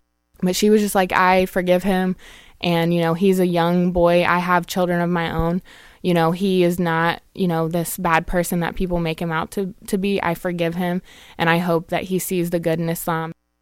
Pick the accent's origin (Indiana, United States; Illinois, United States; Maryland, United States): Indiana, United States; Marion; I'm from Marion, Indiana, and I'm studying applied linguistics.